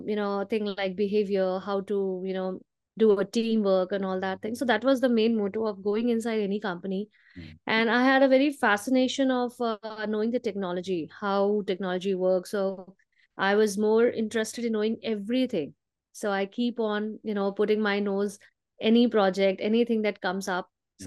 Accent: Bihar, India; I hail from Bihar

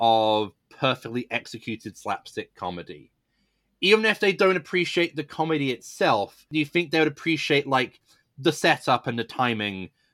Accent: United Kingdom; now in United States; when I'm out and about living in America, I am more British.

